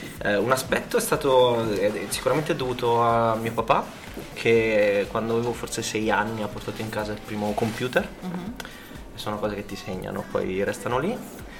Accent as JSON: {"language": "Italian", "town": "Macerata", "region": "Marche", "country": "Italy", "tie": "born there", "said": "Sono nata a Macerata e attualmente lavoro all'Università Politecnica delle Marche."}